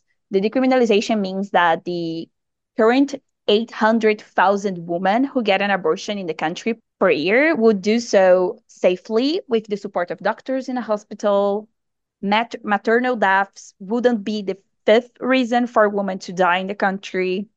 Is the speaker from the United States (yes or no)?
no; Brazil; I'm from Brazil.